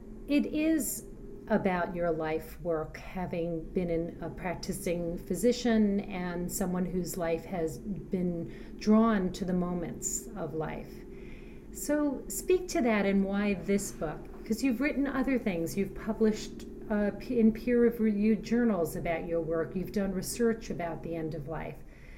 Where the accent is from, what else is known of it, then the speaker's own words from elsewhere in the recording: New York, United States; And as a New Yorker sitting on the subway crying, I wasn't embarrassed